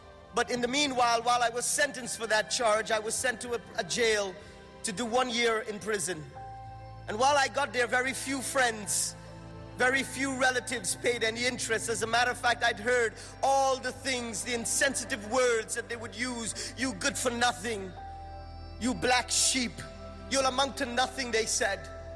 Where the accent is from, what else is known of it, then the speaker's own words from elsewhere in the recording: Guyana; born there; I was born in the Republic of Guyana. You would know it by the name British Guyana, or you might know it by the incidents of Jim Jones. And in my home, we were all Muslims.